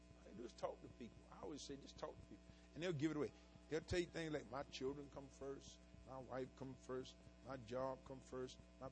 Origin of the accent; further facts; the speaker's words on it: the South, United States; and I'm from the South, we do grits.